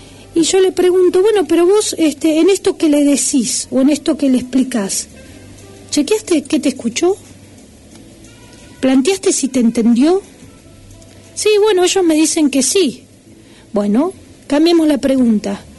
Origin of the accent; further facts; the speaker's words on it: Comodoro Rivadavia, Chubut, Argentina; Soy de Comodoro Rivadavia. En Comodoro te diría que últimamente, gracias a Dios, tengo mucho trabajo